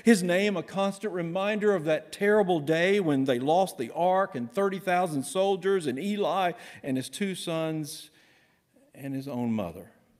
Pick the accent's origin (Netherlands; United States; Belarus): United States; the South; I grew up in the South where people were called things like Bubba and Tater.